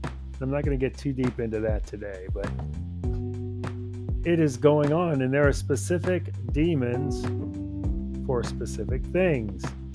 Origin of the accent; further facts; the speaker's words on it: Chicago, Illinois, United States; Okay, so if you look at my life, I grew up in Chicago